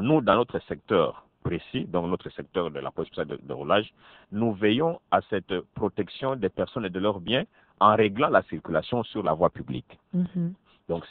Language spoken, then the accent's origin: French; DR Congo; Parce que en tant que Congolais aussi, j'ai le souci de ma nation.